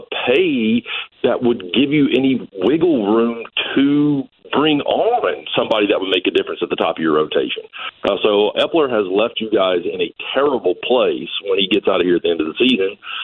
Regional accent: Alabama, United States; now in East Hanover, United States; So I grew up in Alabama.

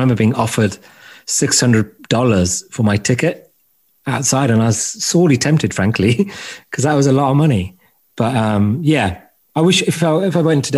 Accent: London, United Kingdom; I'm also a Londoner

